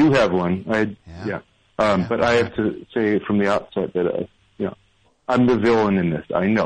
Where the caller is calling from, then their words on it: Brooklyn, New York, United States; From Brooklyn, from Sunset Park, Brooklyn.